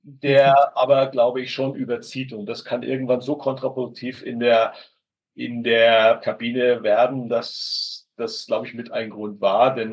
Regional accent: Hamburg, Germany; Ich bin eigentlich ein Hamburger.

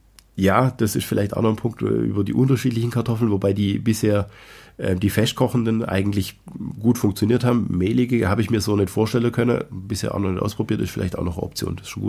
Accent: Baden-Württemberg, Germany; als Schwabe schmeißt man ja nichts weg, ne?

